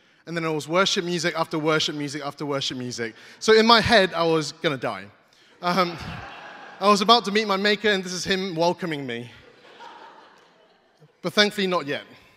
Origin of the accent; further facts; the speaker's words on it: East of England, United Kingdom; I'm from Norfolk. I'm from East Anglia.